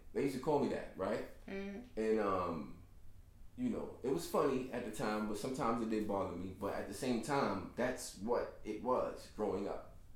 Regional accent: New York City, New York, United States; Growing up in New York City and in Brooklyn or in the Bronx, Queens, whatever

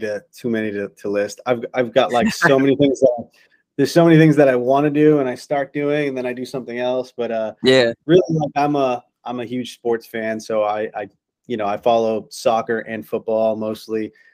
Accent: Massachusetts, United States; Well, I'm from Massachusetts, so if I was...

